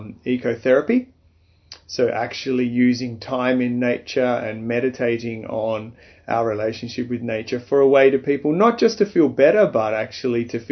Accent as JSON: {"language": "English", "town": "Port Adelaide", "region": "South Australia", "country": "Australia", "tie": "born or raised there", "said": "I grew up in Port Adelaide in South Australia, and we always lived near a beach."}